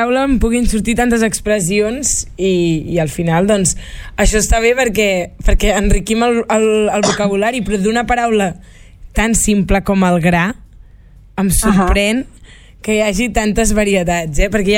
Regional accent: Sabadell, Catalonia, Spain; m'han dit fins i tot si era de Girona, i dic, no, sóc de Sabadell, no tinc accent gironí

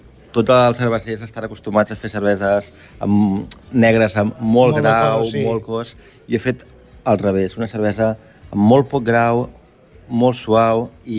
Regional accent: Garriguella, Catalonia, Spain; born there; Sí, jo sóc nascut a Garriguella, clar, estem en el peu de l'Albera i la meva família tenen vinyes a l'Albera

